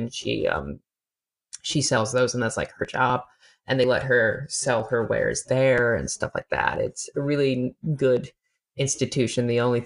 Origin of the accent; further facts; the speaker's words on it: Rochester, Minnesota, United States; Because a lot of like my hometown is like a medium-sized town in Minnesota, and it's where the Mayo Clinic is.